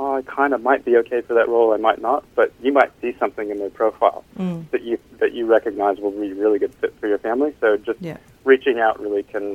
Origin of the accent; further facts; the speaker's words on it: United States; moved away; My personal journey coming to I grew up in the States. Now I live kind of 15,000 kilometers from my family.